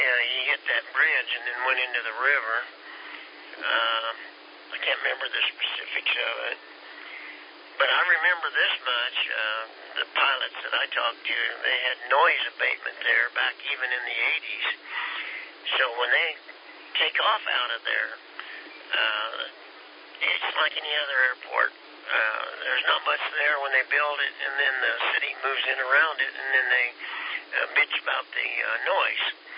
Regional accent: Kansas, United States; I didn't change my watch, Shane, and I was from Kansas. We're a little slow, you know.

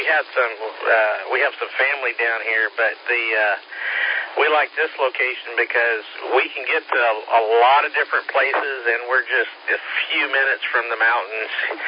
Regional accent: Illinois, United States; moved away as an adult; also born or lived in Louisiana / Houston, Texas; I'm from Illinois, and came down and worked in Louisiana for a while with the company, and then I transferred over to the Houston office, and I stayed there, and that was my home

